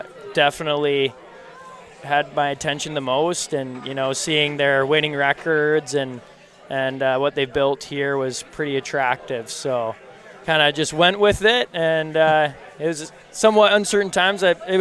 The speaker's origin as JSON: {"language": "English", "town": "Penticton", "region": "British Columbia", "country": "Canada", "tie": "born or raised there", "said": "I played minor hockey growing up in Penticton and played for the Okanagan Hockey Academy from my 9th grade to 12th grade."}